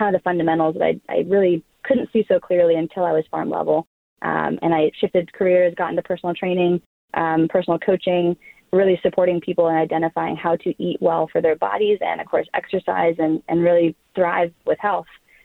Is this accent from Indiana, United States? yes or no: no; California, United States; I grew up in Northern California. My parents still have 40 acres, beautiful gardens, all organic.